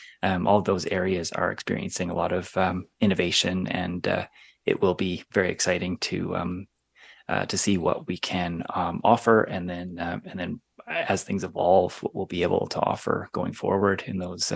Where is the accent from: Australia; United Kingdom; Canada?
Canada; British Columbia; being from British Columbia, halfway around the world.